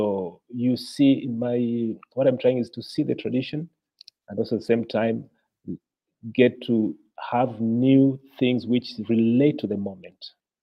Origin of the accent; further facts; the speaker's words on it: Mombasa, Mombasa County, Kenya; English is a second language; It's true, because I'm just from Mombasa, and the temperature there, it's around 30 degrees and 80% humidity.